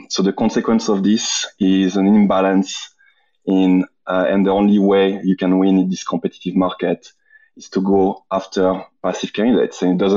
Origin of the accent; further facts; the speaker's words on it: Marseille, Provence-Alpes-Côte d'Azur, France; English is a second language; moved away as an adult; also born or lived in London, United Kingdom; French, Marseille, the south of France, but I've been away from France for the past 17 years. Spent 6 years in London.